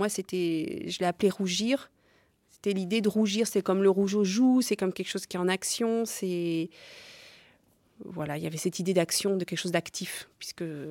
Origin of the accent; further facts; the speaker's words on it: Chambéry, Auvergne-Rhône-Alpes, France; moi, je suis née à Chambéry en montagne, donc j'étais à la campagne aussi.